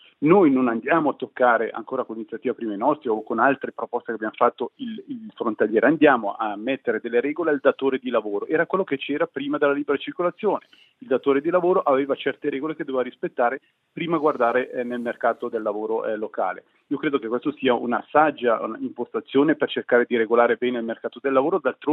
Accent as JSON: {"language": "Italian", "region": "Ticino", "country": "Switzerland", "said": "E io credo che se guardiamo come ticinesi a quello che c'è fuori dal nostro confine"}